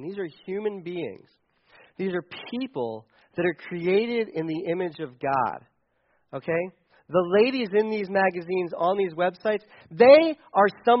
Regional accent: Delaware, United States; I'm from Delaware, which I don't know, that makes me a real loser. But I've been in this area for 11 years, so I'm starting to feel like I'm an insider.

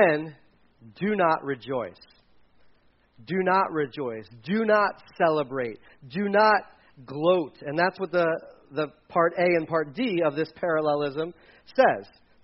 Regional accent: Delaware, United States; I grew up in Delaware. Delaware is not.

